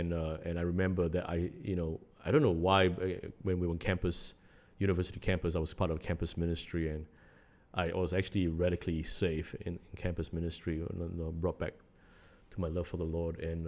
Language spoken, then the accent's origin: English; North Shore, Auckland, New Zealand; So I live like 25 minutes or 30 minutes away from the campus in North Shore, where I grew up in Auckland.